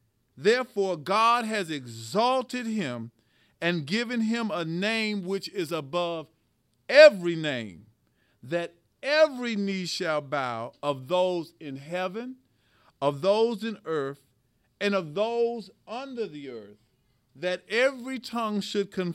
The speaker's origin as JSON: {"language": "English", "town": "Dallas", "region": "Texas", "country": "United States", "said": "Now, y'all know I'm from Dallas, so."}